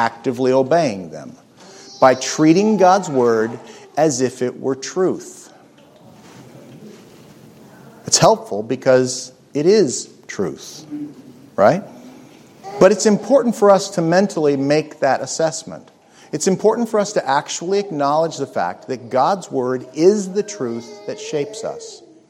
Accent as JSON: {"language": "English", "region": "Arizona", "country": "United States", "tie": "born or raised there", "said": "I grew up in Arizona. Same deal. No pirates in Phoenix."}